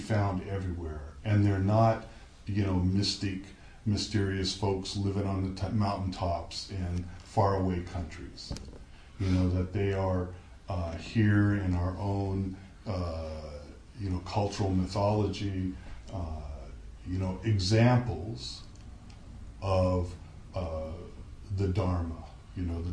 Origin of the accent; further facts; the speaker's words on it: United States; I grew up here in the United States and was, you know, went to Sunday school